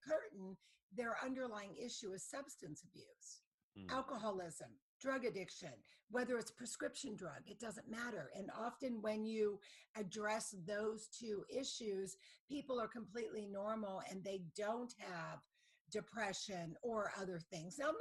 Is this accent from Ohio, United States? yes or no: yes; Youngstown, Ohio, United States; when my father came down to confront him from where I grew up in Youngstown, and I was living in Columbus